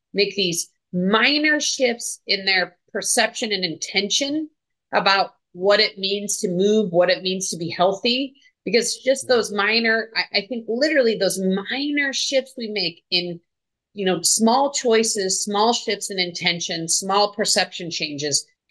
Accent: Colorado, United States; I grew up in Colorado where it snows

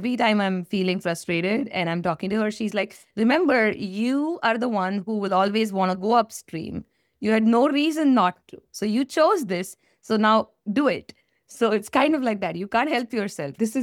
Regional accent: India; now in United States; we were stuck in the U.S. immigration because we came from India, and Indians have a hard time immigrating because we are a lot of them.

